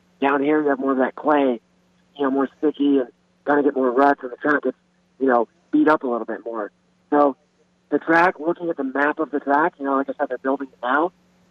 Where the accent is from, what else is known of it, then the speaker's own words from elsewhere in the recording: Clearwater, Florida, United States; born there; I was born in Clearwater, so I'm awesome.